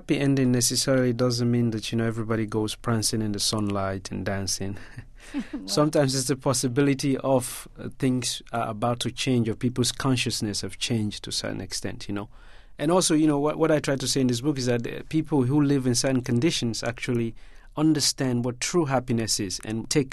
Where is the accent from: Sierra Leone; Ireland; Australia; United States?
Sierra Leone; first language Mende; English is a second language; You know, how you say night came suddenly in Mende, which is my mother tongue, you say the sky rolled over and changed its side.